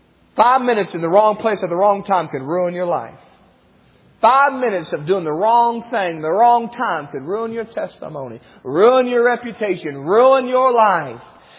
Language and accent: English; Cleveland, Tennessee, United States; I'm from Cleveland, Tennessee. It's the Church of God headquarters, man.